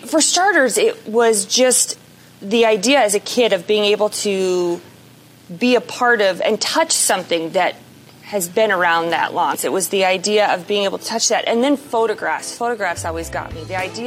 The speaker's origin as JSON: {"language": "English", "town": "Detroit", "region": "Michigan", "country": "United States", "tie": "born or raised there", "also_born_or_lived": "Utah", "said": "I am actually originally from Detroit. Born and raised in Detroit. My family's still in Detroit for the most part. And came out west for my undergrad and met my husband in southern Utah."}